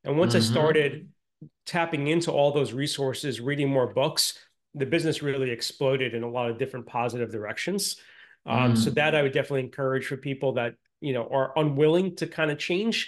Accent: New York, United States; So, I'm from New York. I live in New York, although I did a short stint in New Jersey.

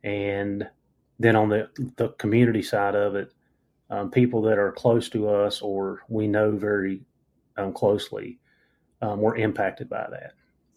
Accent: Narrows, Virginia, United States; So Jarrett was from Narrows, my hometown.

